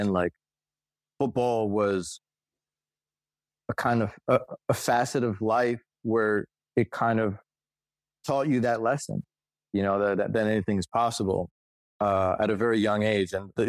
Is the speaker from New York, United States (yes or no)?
yes; New York, United States; so I grew up in New York.